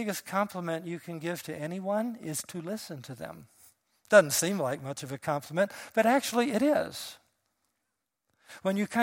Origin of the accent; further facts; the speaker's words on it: Taylor, Michigan, United States; I remember as a little kid in a dark tent growing up in Taylor, Michigan.